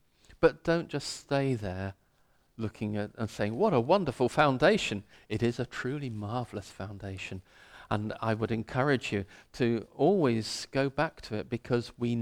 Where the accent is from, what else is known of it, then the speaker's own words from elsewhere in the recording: London, United Kingdom; I come from London. I don't know these things.